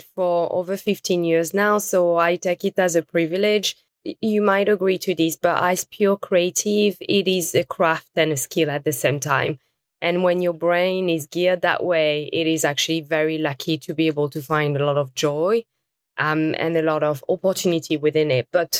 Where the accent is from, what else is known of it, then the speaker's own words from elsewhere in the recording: Lyon, Auvergne-Rhône-Alpes, France; now in New York, United States; I'm originally from Lyon, third largest city in France.